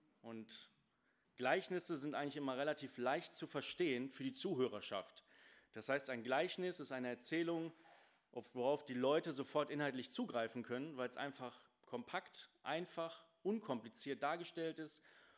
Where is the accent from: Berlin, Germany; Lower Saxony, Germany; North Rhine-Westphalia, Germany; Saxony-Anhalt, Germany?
North Rhine-Westphalia, Germany; Porta Westfalica; Ich bin auf dem Dorf groß geworden und immer wenn ich zu meiner Großmutter fuhr, von Porta Westfalica nach Bad Oeynhausen